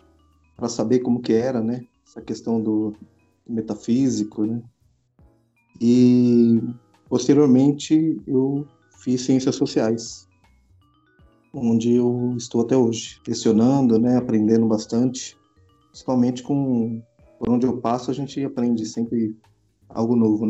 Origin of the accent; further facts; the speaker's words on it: São Paulo, Brazil; also born or lived in ABC; Eu cresci, mesmo nasci no ABC, cresci na Zona Leste, São Paulo, em São Mateus especificamente, né? Numa comunidade chamada Divinéia, bem conhecido lá, agora já é uma cidade, né?